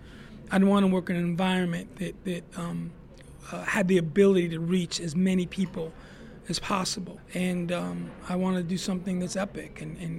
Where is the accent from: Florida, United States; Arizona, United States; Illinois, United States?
Arizona, United States; Phoenix; You know, when you hear I'm from Phoenix, I'm from Arizona, like, oh, yeah, I think I heard about that.